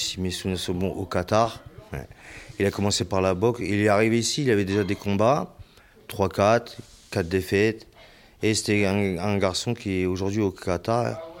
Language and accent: French; Brilly, Hauts-de-France, France; Moi non, je ne viens pas d'un quartier, je viens de la campagne, puisque je suis natif de Brilly, qui est à quelques kilomètres d'ici. Et quand je suis arrivé à Amiens, j'avais 9 ans.